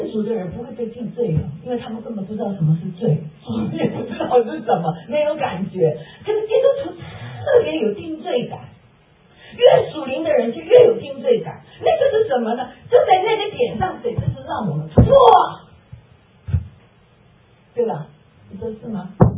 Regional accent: South Korea; Chinese is a second language; 我们韩国人也美美美

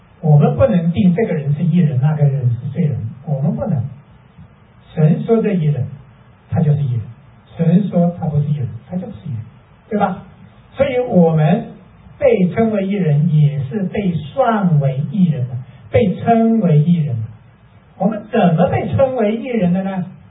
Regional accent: China; 从前我们中国人都说父亲和母亲的角色是有区别的

